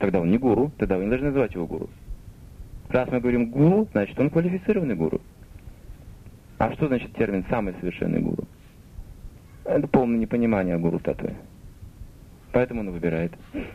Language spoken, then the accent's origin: Russian; Russia; moved away; мы приехали из России, вообще ничего не видели.